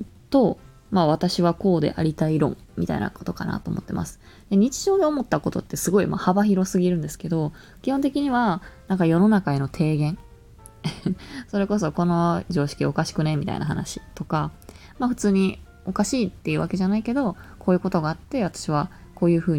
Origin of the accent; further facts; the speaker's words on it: Osaka, Japan; moved away as an adult; now in Tokyo, Japan; 大阪出身です。で、4月に会社の転勤で東京に来て、東京生活5ヶ月目っていう感じですね。で、年齢は26歳になる年です。1996年生まれです。